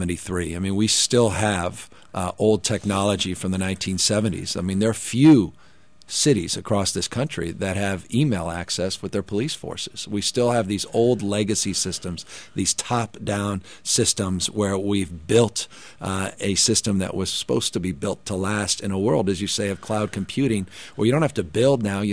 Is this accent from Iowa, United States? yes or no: no; San Francisco, California, United States; I'm from San Francisco, the Bay Area